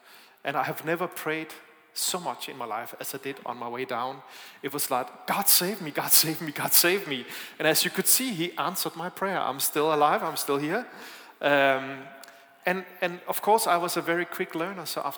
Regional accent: Denmark; accent: Danish; English is a second language; It's not just the sound system, it's also my accent. I am from Denmark, I'm sorry about that.

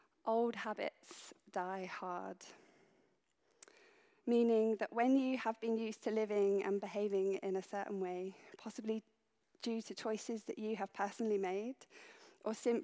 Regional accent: Bognor Regis, South East England, United Kingdom; So if you don't already know, I am from Bognor Regis. I'm proud of being from Bognor.

